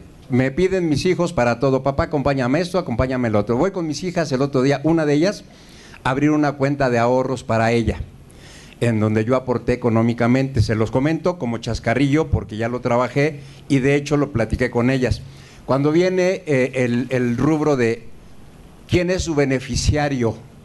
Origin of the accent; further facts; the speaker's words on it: Cuernavaca, Morelos, Mexico; Yo vengo de Cuernavaca